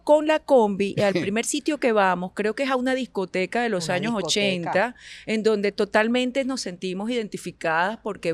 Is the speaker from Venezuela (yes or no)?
yes; Venezuela; estoy feliz que estoy en mi país y que estoy haciendo producciones para Venezuela